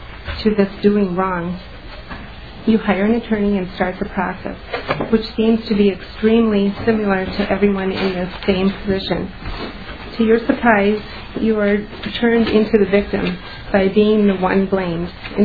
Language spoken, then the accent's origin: English; Lindstrom, Minnesota, United States; I'm from Lindstrom, Minnesota.